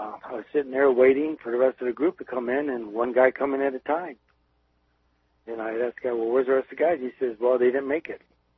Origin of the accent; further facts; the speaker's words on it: Detroit, Michigan, United States; So Danny, I was from Detroit, Michigan.